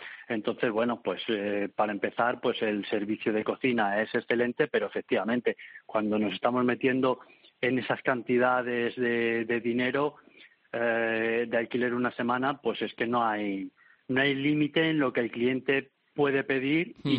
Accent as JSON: {"language": "Spanish", "town": "Madrid", "region": "Community of Madrid", "country": "Spain", "tie": "born there", "said": "Yo soy, bueno, madrileño de nacimiento, entonces, pero por alguna razón, pues digamos que llevo el mar en las venas."}